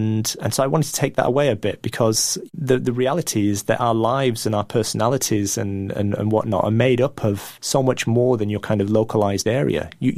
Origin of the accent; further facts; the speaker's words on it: India; accent: Indian; first language Gujarati; English is a second language; when I was 6 years old, I was ashamed of the fact that I spoke Gujarati. I was ashamed of my Indian accent. I was ashamed that I ate curry at home.